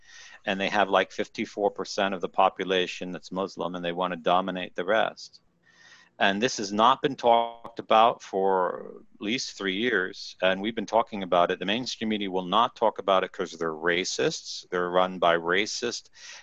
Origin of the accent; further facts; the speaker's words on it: United States; now in Italy; the man who delivered it to me here in Italy asked me where I was from, and I said I'm from the United States.